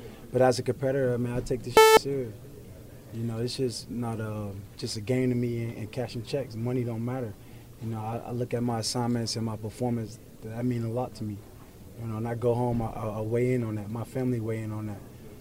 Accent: Liberty City, Florida, United States; I'm not hiding from none of you. I don't hide from no one. I'm from Liberty City.

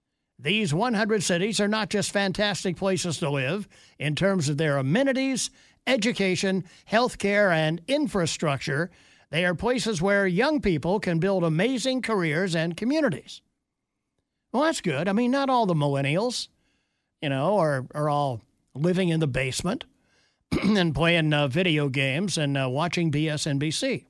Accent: Massachusetts, United States; moved away; By the way, I am a refugee from the Commonwealth of Massachusetts.

